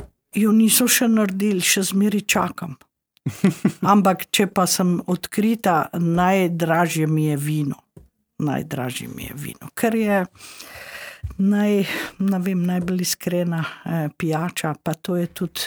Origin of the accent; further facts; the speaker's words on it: Inner Carniola, Slovenia; naša tradicija notranjska, ker nimamo grozdja, se pravi, ni vino naša osnovna alkoholna pijača